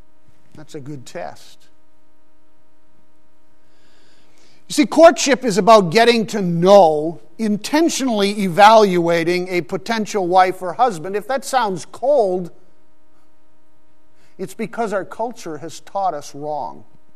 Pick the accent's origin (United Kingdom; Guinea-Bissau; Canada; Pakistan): Pakistan; now in United States; I grew up in Pakistan, and in terms of my parents, the intention was to spend the rest of our lives there. But my mom got very, very ill, almost died, and we had to return to America